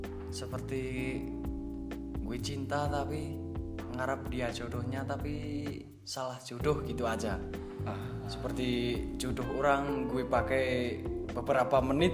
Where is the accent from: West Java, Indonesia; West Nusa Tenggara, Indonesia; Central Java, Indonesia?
Central Java, Indonesia; Temanggung; Jadi kita itu orang Temanggung asli. Malum lah kalau bahasa kita agak belepotan.